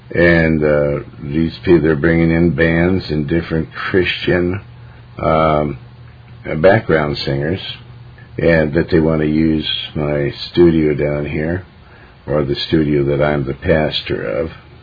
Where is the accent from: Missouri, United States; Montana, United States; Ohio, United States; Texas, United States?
Montana, United States; We went through Oregon, Washington, and all throughout the different places that I was raised in Montana.